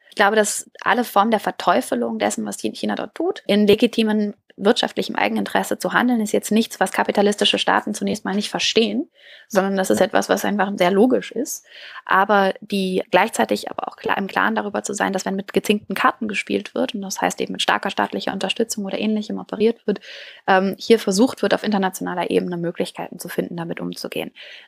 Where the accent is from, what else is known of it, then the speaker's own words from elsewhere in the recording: North Rhine-Westphalia, Germany; wie bei uns im Ruhrpott